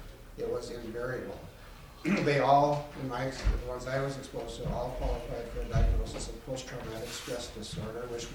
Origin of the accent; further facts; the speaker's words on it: Duluth, Minnesota, United States; I'm also a family physician. I'm from Duluth, Minnesota.